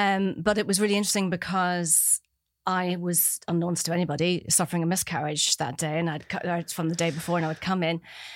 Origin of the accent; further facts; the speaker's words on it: Belfast, Northern Ireland, United Kingdom; growing up in the 70s, 80s, Belfast